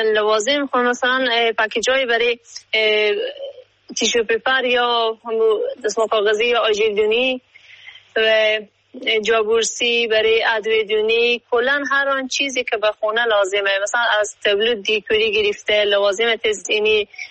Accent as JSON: {"language": "Persian", "region": "Herat", "country": "Afghanistan", "said": "به هرات زندگی میکنم، از هراتم و یک فامیل روشنفکر تحصیل کرده شکر از یک فامیل روشنفکر هستم"}